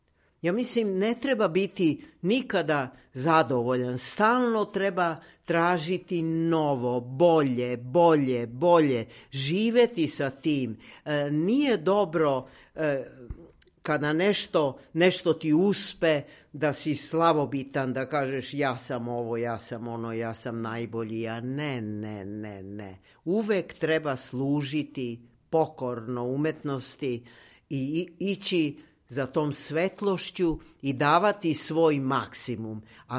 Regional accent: Belgrade, Serbia; born there; ja sam rođena Beograđanka, obožavam svoj Beograd

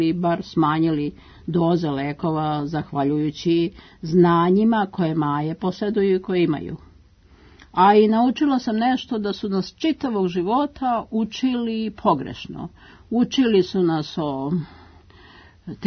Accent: Kovačevac, Belgrade, Serbia; Ja sam seljanka iz Kovačevca

